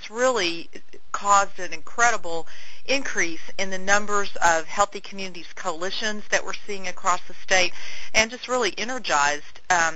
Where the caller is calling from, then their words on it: Kansas, United States; and I'm calling from Kansas.